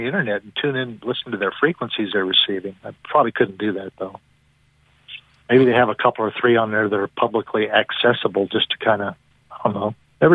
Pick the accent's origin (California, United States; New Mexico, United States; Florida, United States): California, United States; also born or lived in Western Kentucky; back in the day growing up, I was telling you earlier about my stepdad that met my mom, married her, and we moved from Southern California back toward the East. Well, I can remember living in Western Kentucky.